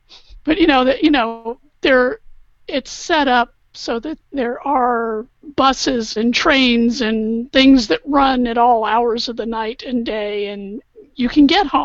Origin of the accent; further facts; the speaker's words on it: the South, United States; And growing up in the South, yeah.